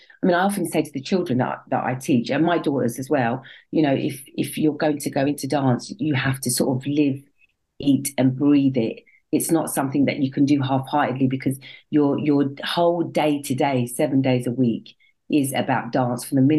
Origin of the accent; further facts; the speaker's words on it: St Albans, East of England, United Kingdom; I was born and bred in St. Albans, moved away for a long time, came back.